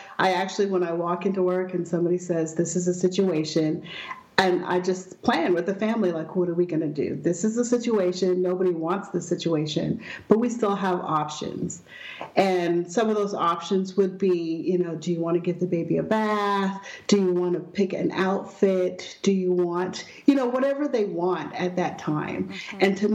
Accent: Canada; also born or lived in England; now in Dallas, United States; I was born in England, but we're from Canada, and I'm living in Dallas. I'm the only one in the U.S.

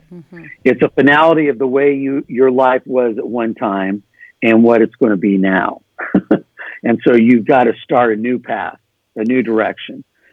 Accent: California, United States; moving from California to Texas, we're basically from California, and that was a huge move in itself.

